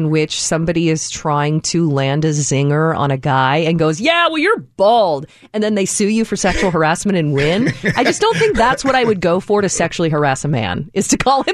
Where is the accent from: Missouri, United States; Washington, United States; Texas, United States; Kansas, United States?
Washington, United States; Marysville; Yeah, I got down with Spokane for 5 years, but I'm from Marysville.